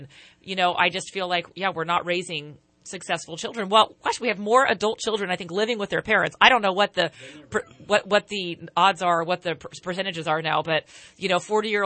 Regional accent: Yuba City, California, United States; I grew up in Yuba City here in the North State and rode my bike to the public pool.

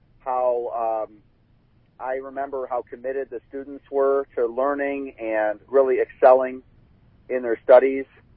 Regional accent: United States; important to me as a reporter, important to me as an American

